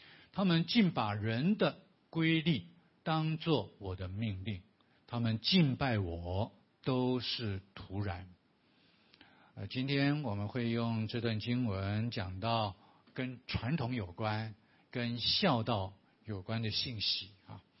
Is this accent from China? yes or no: no; southern Taiwan, Taiwan; 我从来没听过3字顶这个名字，因为我是南部人嘛。